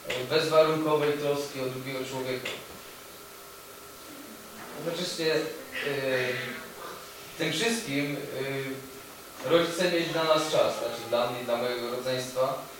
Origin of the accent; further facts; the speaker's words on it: Kraków, Lesser Poland, Poland; born there; Urodziłem się w Krakowie. Bóg zdecydował, że 17 kwietnia 1982 roku na świat przyjdzie taki chłopiec, no jeden z mnóstwa Polaków